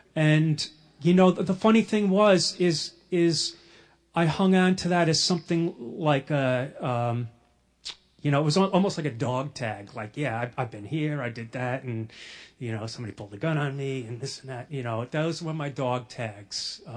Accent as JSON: {"language": "English", "town": "Bronx", "region": "New York", "country": "United States", "tie": "born or raised there", "said": "You know, I was born in the Bronx. I went to high school in the Bronx, so a lot of my drinking story takes place in the Bronx in those years."}